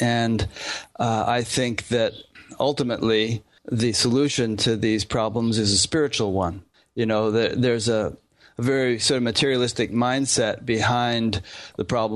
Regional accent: Iowa, United States; You know, when I first started, I started here in my hometown in Iowa

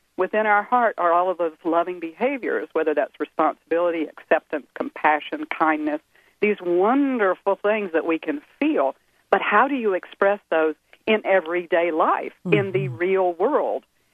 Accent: Texas, United States; also born or lived in Missouri / Alabama / Georgia; now in California, United States; I am originally from Texas, yes. And I've had the honor to live in, Texas, Missouri, Alabama for 20 years, Georgia for a little time, and now California.

